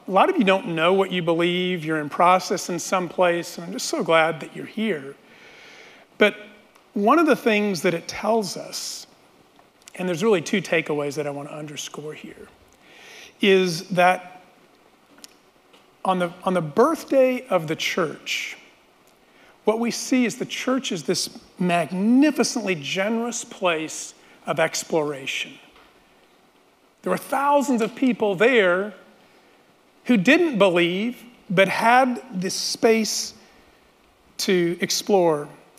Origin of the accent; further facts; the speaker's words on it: El Paso, Texas, United States; I grew up in El Paso. My family often attended a church, and I had a positive experience.